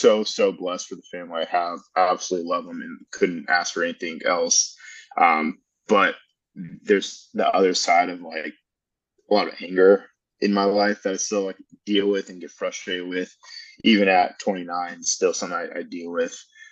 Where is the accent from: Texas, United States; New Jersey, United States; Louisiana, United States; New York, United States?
Texas, United States; Austin; Yeah, so I'm born and raised here in Austin, Texas, Sierra Park to be exact. And, you know, growing up, man, always into sports and really athletic growing up.